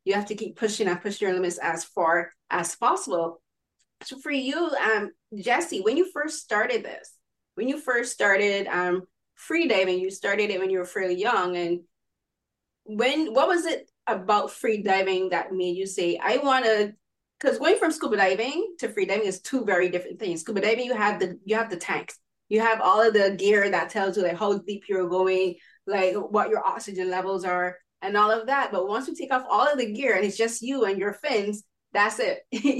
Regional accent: Barbados; for me, I'm from the Caribbean, I'm from Barbados.

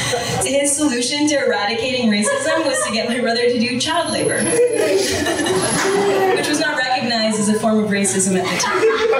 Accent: Sudbury, Ontario, Canada; Actually from a like small city up north called Sudbury. You know? Yeah, it's like really white, and it's the kind of place that you might go for your like grade 7 trip

